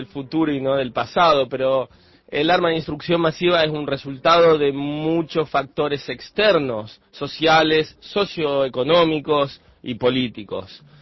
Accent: Argentina; moved away; Así que volví a Argentina, mi país de origen

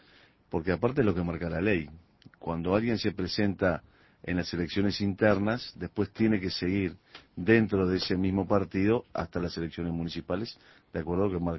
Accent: Uruguay; Me siento un colorado, un uruguayo que está trabajando.

